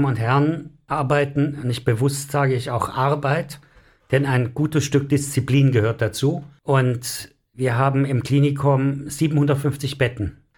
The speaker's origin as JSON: {"language": "German", "region": "Southern Germany", "country": "Germany", "said": "Ich komme auch aus Süddeutschland"}